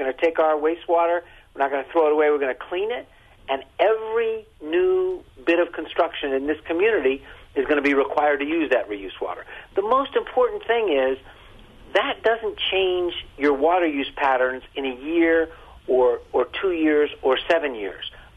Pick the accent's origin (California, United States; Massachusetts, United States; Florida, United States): Florida, United States; Florida is my home state. I grew up there. So before I insult them, let me just express my loyalty and affection for Florida.